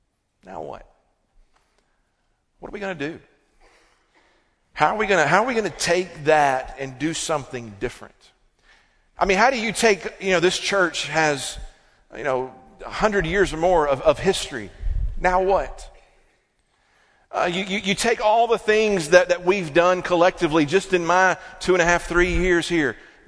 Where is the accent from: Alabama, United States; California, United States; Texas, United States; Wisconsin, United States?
Alabama, United States; going back to my childhood, growing up in Alabama, you have to kind of like college football.